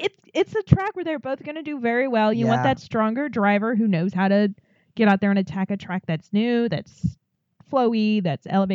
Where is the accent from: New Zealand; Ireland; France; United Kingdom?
Ireland; I'm Irish. I need that.